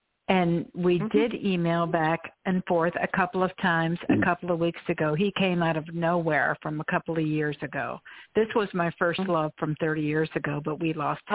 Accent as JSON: {"language": "English", "region": "Florida", "country": "United States", "said": "I'm from Florida."}